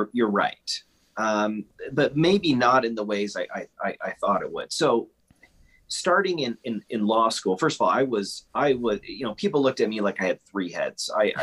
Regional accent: Boise, Idaho, United States; also born or lived in Belgium / France; But yeah, I'm originally from Boise, Idaho. And went to school in Boise, went to college at Brigham Young University

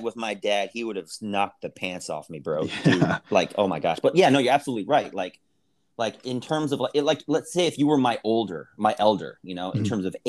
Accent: United States; born there; No, I was born in America, so I'm.

